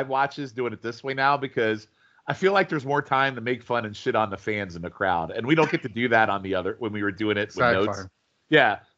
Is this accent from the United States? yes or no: yes; the South, United States; accent: Southern; I like how my Southern accent sounds like Eeyore.